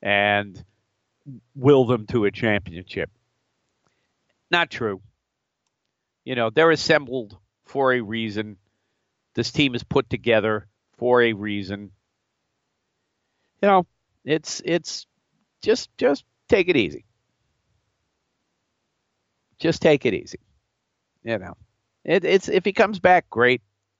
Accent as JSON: {"language": "English", "region": "New York", "country": "United States", "said": "I'm not from Cleveland. I'm from New York."}